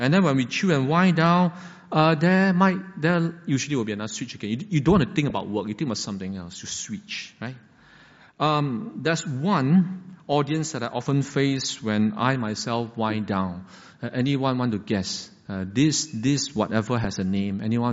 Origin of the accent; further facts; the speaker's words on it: Singapore; Now, could it be for us as Singaporean, our life goes something like this?